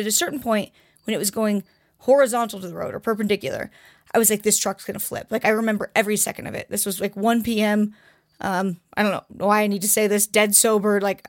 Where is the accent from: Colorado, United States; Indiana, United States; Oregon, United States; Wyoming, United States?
Oregon, United States; growing up in Oregon, and my dad's a logger, so like I know huge trees.